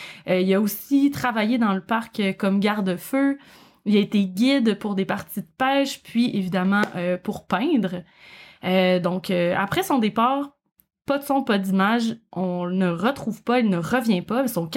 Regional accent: Quebec, Canada; accent: Quebec; j'imagine que vous reconnaissez mon accent. Je viens du Québec. Je vis au Québec et je viens du Québec.

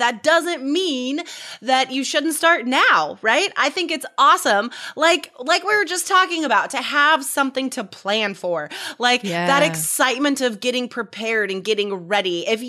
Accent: United States; Like even though I'm American, I've still never been to Boston.

